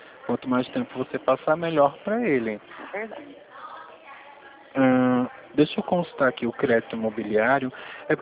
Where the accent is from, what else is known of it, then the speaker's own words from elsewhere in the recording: Pernambuco, Brazil; now in Rio Claro, Brazil; Tinha um apartamento num bairro, quando eu morava lá em Pernambuco, que eu sou nordestino, sou